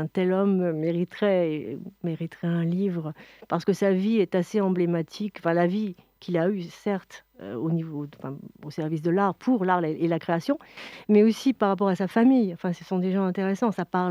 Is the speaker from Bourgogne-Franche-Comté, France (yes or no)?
yes; Bourgogne-Franche-Comté, France; On est français, et la Bourgogne est une terre de saveurs